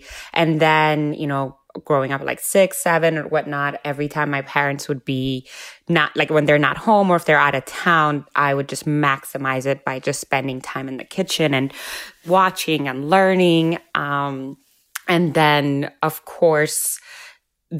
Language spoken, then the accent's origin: English; Ethiopia; English is a second language; When I was in Ethiopia, my sister and I went to an Italian school. And so I only spoke Italian and Amharic, which is the Ethiopian language.